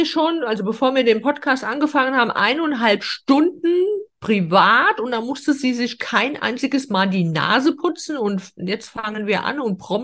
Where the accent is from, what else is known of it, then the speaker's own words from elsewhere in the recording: Frankfurt, Hesse, Germany; ich komme ja aus Frankfurt